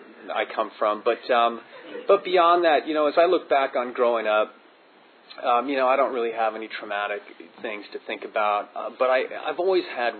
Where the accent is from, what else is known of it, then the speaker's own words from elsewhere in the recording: Los Angeles, California, United States; also born or lived in San Francisco; I got sober in California. I'm originally from California, born in San Francisco, and kind of grew up in the Los Angeles area for all my real formative years.